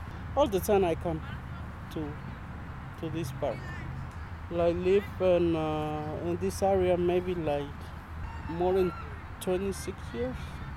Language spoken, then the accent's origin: English; Mexico; English is a second language; also born or lived in New York; now in United States; I'm from Mexico, and here too. The first state I come to New York, and after that come to Minnesota, because that's more quiet, more safe.